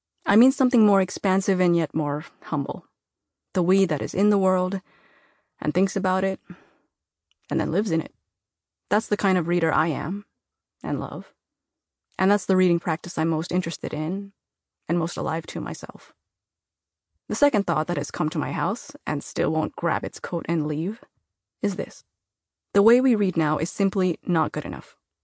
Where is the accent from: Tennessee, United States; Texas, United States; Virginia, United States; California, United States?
California, United States; Milpitas; in the renovated community library of my hometown, Milpitas, a thought came back to me